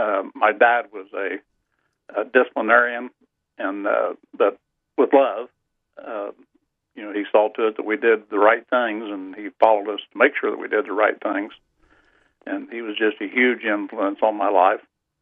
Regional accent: Pendleton, Indiana, United States; I grew up in a small town called Pendleton, Indiana. It's about 30 miles northeast of Indianapolis.

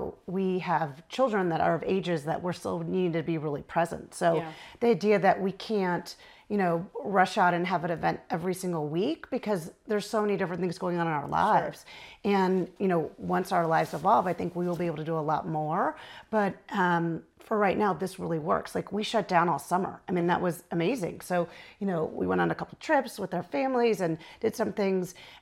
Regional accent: Arizona, United States; I grew up in Arizona.

